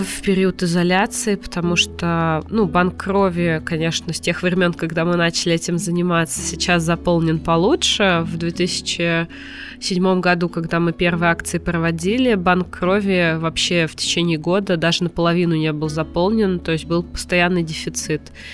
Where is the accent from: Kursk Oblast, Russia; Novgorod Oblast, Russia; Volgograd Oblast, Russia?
Volgograd Oblast, Russia; moved away as an adult; now in Tver, Russia; я родилась в Волгоградской области. Ну, это далековато.